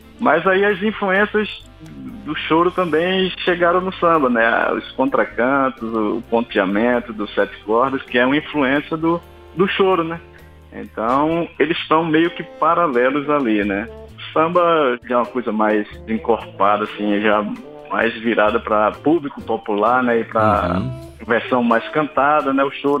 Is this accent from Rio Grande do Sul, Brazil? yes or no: no; Pernambuco, Brazil; eu comecei como músico na igreja, né? Sagrada de Deus, no interior de Pernambuco. Sou pernambucano